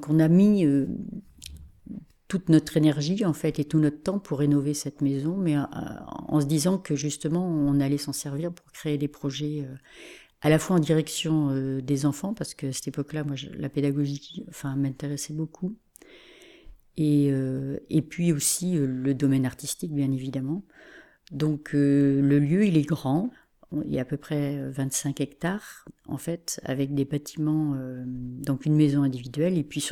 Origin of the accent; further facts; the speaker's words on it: La Rochefoucauld, Nouvelle-Aquitaine, France; born there; Je suis rupificadienne, c'est-à-dire que je suis née à La Rochefoucauld. Donc je suis évidemment sortie souvent de ce territoire, et puis en fait j'y suis revenue.